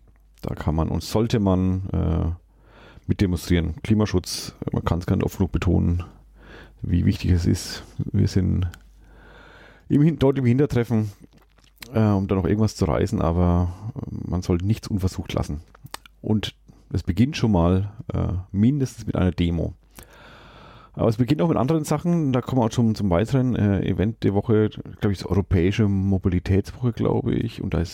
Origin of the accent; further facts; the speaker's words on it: Schweinfurt, Bavaria, Germany; ich komme aus Schweinfurt